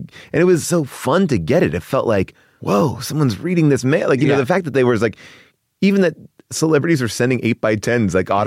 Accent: Long Island, New York, United States; I grew up in Long Island.

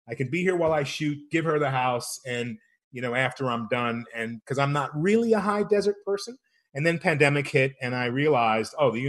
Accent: Rome, Lazio, Italy; also born or lived in Copenhagen, Denmark; I grew up in Rome. I was born in Copenhagen, Denmark.

